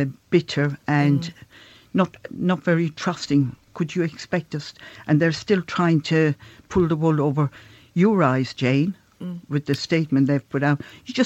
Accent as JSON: {"language": "English", "country": "Ireland", "moved": "yes", "said": "Well, I'd like to think I'm an Irish citizen, but I have to remember the better breaks I got in this country."}